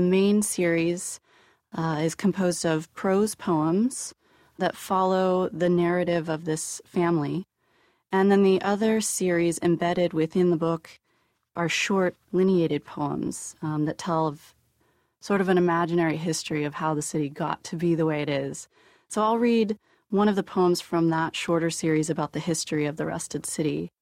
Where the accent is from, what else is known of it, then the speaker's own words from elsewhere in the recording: Youngstown, Ohio, United States; And I'm from Youngstown, Ohio, which is situated right there between Cleveland and Pittsburgh. So Youngstown was an old steel town, which means in the 70s, when industry started to decline, they became part of the Rust Belt.